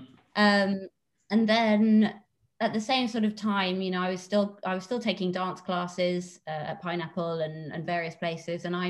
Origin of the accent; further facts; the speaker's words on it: Cambridge, East of England, United Kingdom; I was from Cambridge and Cambridge isn't really, I mean, I know I was joking before, it's not particularly diverse.